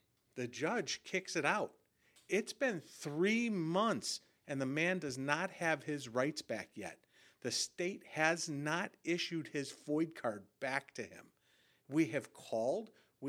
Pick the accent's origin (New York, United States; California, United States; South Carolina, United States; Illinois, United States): Illinois, United States; Cicero; I'm from Cicero. I'll call it out.